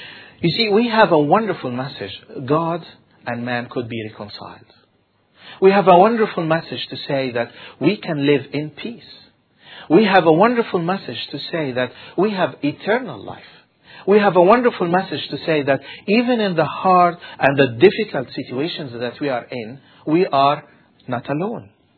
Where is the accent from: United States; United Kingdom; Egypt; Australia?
Egypt; We are both Middle Eastern, and he knew that I'm from Egypt.